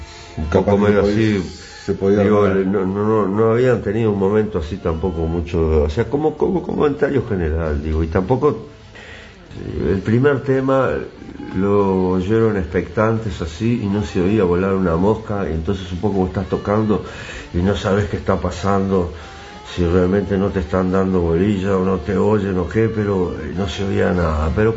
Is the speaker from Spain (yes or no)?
no; Uruguay; como músico y como uruguayo